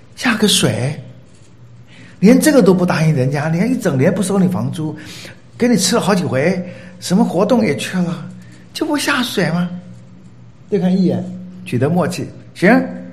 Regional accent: Taiwan; 我们台湾人的意思不好说显然有秘密

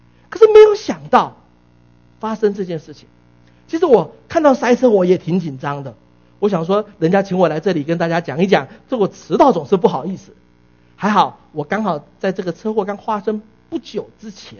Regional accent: Taiwan; now in San Jose, United States; 我从台湾搬到圣何塞来，我把我家的房子卖掉，来到湾区只能够买一间厕所

